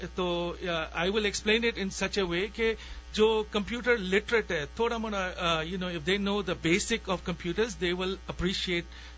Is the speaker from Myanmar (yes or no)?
yes; Myanmar; moved away; also born or lived in East Pakistan; Originally मैं Burma से हूँ.